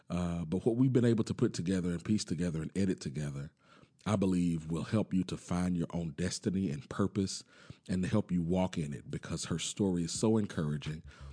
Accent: Rose Hill, United States; She grew up in Sunset. I grew up in Rose Hill, and only from people from Texas County know what I'm talking about.

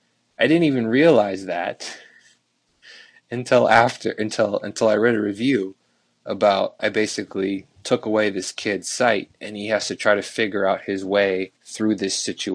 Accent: Iowa, United States; I'm from Iowa, so this little Iowa boy was going to go out there.

